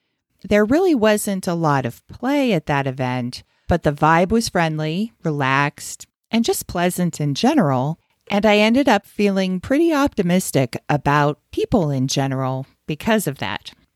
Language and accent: English; United States; which is shocking to me as an American.